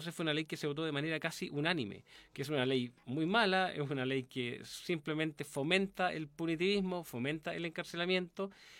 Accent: Valparaíso, Chile; De niño, yo viví en Valparaíso, tuve una familia bastante estructurada, sin mayores problemas

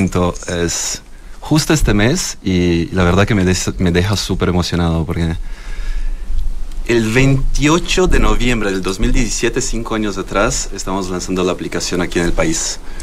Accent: Florence, Tuscany, Italy; Spanish is a second language; moved away; Yo soy de la zona del vino, Toscana.

